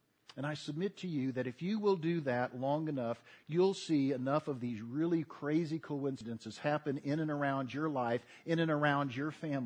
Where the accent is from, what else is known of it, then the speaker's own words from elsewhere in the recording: Southern United States, United States; You see, I grew up in the South and moved up here from the South a good many years ago.